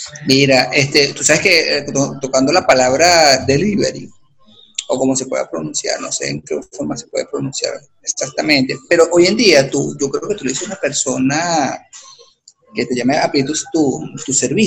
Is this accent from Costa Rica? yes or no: no; Venezuela; Como muchos venezolanos y a nivel mundial, la necesidad nos impulsó a esto, ¿verdad?